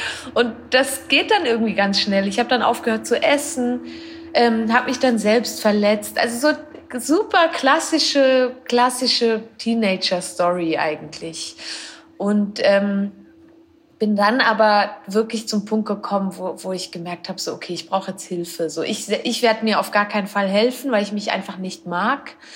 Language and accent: German; Switzerland; Ich bin aus der Schweiz. Ich wohne dort auch immer noch.